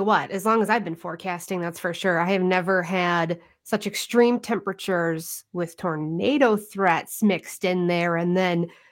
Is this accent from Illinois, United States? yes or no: yes; Illinois, United States; I was watching live streams of chasers in Illinois because those storms were headed for my hometown.